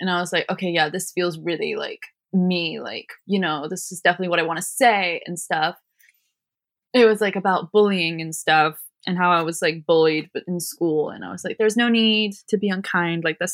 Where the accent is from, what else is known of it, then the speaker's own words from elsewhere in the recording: London, United Kingdom; Born and bred in London. Yeah, I've lived here my whole life.